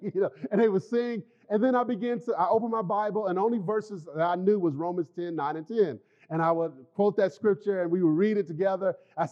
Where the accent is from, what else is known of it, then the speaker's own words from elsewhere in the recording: Arkansas, United States; we were born and raised in Arkansas